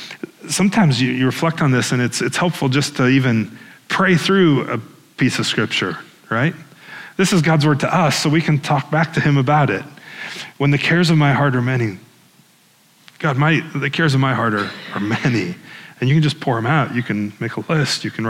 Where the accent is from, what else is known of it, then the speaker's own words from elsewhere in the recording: Iowa, United States; I grew up in Northwest Iowa, so we drove to Chicago